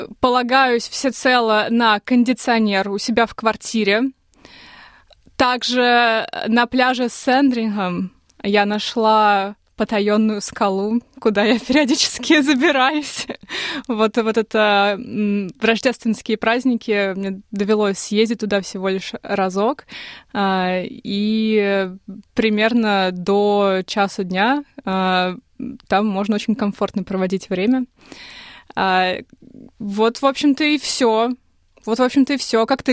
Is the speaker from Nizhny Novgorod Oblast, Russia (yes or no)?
yes; Nizhny Novgorod Oblast, Russia; Был такой год очень сильной жары в Нижегородской области, откуда я родом. Я в этот год закончила школу.